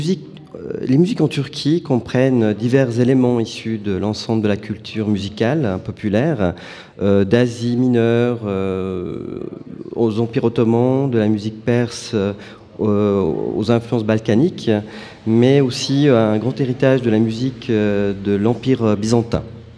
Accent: Switzerland; comme je suis né en Suisse et grandi.

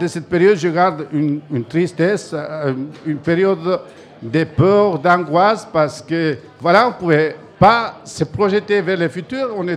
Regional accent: Ecuador; now in Switzerland; l'Équateur, il m'a vu naître, il m'a donné la formation, l'éducation, et puis la Suisse, il m'a donné le travail pour vivre

